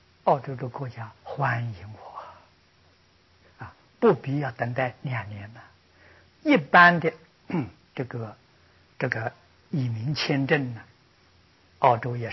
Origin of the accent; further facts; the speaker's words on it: China; 不要认为啊，他是外国人，我们是中国人啊